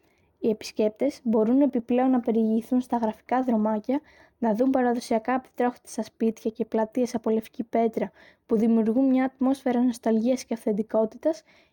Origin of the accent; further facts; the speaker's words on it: Idora, Cyprus; 13 χρονών και το χωριό μου είναι Ιδωρά στην Κύπρο.